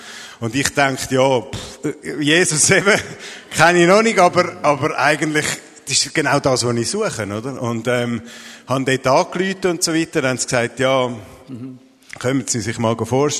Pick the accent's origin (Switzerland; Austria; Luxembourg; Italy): Switzerland; Zurich; now in Basel, Switzerland; Ein paar Jahre später wollte ich Basel kennenlernen, ich bin da gekommen, zum Basel kennenlernen als Zürcher